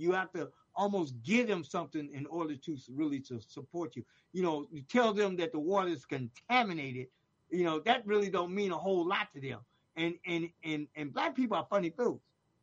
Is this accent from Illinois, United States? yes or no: yes; Chicago, Illinois, United States; now in Benton Harbor, United States; No, I'm originally a Chicago boy. Born and raised in Chicago. West Side story.